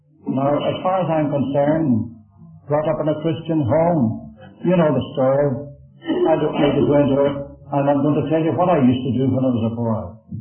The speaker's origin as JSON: {"language": "English", "town": "Belfast", "region": "Northern Ireland", "country": "United Kingdom", "tie": "born or raised there", "said": "I was born in the Armour Road. Now, the earliest thing I can remember as a child here in the city of Belfast was being taken by the hand to Ashley Street Sunday School."}